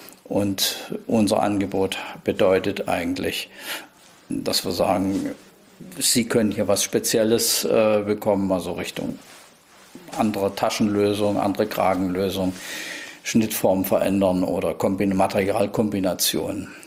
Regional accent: East Germany, Germany; Ich bin ja praktisch in Ostdeutschland groß geworden.

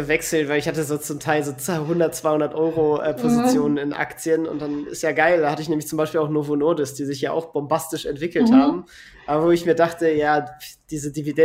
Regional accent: Kiel, Schleswig-Holstein, Germany; now in Hannover, Germany; ich komme ja nicht aus Hannover, ich wohne in Hannover, ich bin ja Kieler

